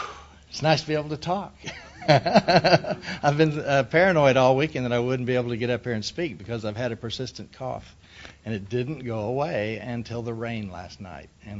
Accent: Oklahoma City, Oklahoma, United States; Originally, I'm from Oklahoma City. I was born and raised there, and I thought that was the big city for a long time.

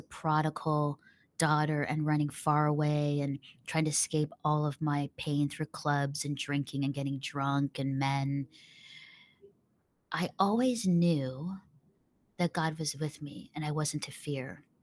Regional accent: Philippines; also born or lived in Singapore; I was adopted in the Philippines. And so I grew up in the Philippines and Singapore. And my parents were missionaries.

